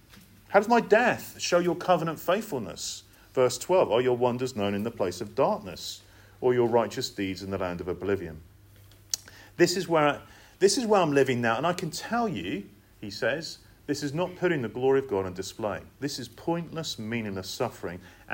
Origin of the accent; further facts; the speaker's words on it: England, United Kingdom; one of the difficulties as an Englishman that I have to endure in life is mockery when it snows.